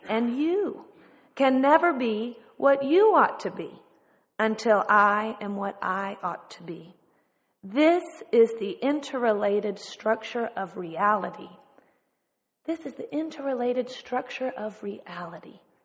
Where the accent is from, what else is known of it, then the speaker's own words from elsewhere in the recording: Austin, Texas, United States; also born or lived in Lawrence; And I am from Austin, but was serving a church up in Lawrence, Kansas, of all places, but was so excited to return home to my home city